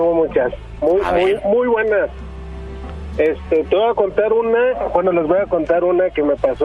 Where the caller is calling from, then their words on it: Guadalajara, Jalisco, Mexico; de Guadalajara.